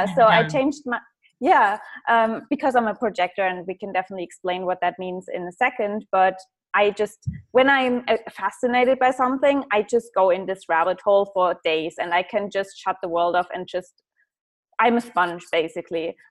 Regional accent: Germany; English is a second language; because I come from Germany and I just felt so drawn to the English language and it felt so easy for me to learn it as well.

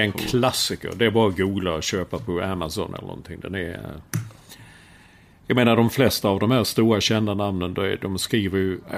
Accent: Sweden; eftersom vi tillhör ju den här gängen som är födda och uppvuxna här i Sverige.

